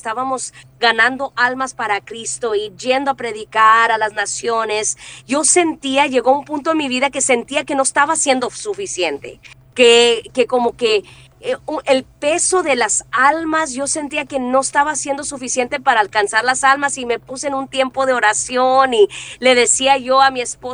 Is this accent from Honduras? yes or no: yes; Honduras; now in Austin, United States; amo a mi pueblo hondureño, amo las baleadas. Por acá, yo vivo en el estado de Texas, en Austin, y tenemos una comunidad hondureña muy, muy grande.